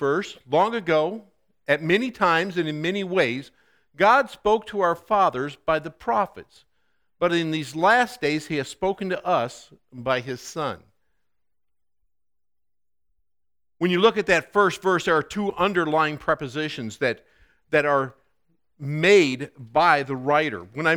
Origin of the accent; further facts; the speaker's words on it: Chicago, Illinois, United States; also born or lived in North Dakota, United States; You know, I grew up in the Chicago suburbs, and it's got light pollution in there